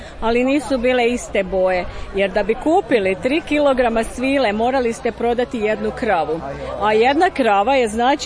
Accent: Kratečko, Sisak-Moslavina County, Croatia; Mi dolazimo iz Donje Posavine, selo Kratečko, blizu Čigoća.

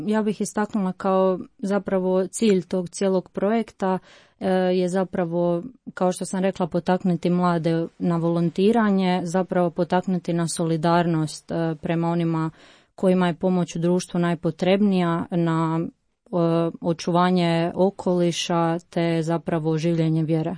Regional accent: Zagreb, City of Zagreb, Croatia; studentica sam četvrte godine farmacije, dolazim iz Zagreba

